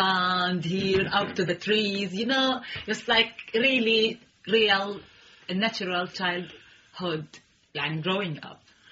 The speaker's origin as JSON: {"language": "English", "town": "Ramallah", "region": "West Bank", "country": "Palestine", "tie": "born there", "second_language": "English", "said": "So I was born in Ramallah, as well as I live in a village next to Ramallah called Kafr Naama, far away from the center, 15 kilometers. I live with my parents. Mm-hmm. I grew up in this village with the nature, with the mountains"}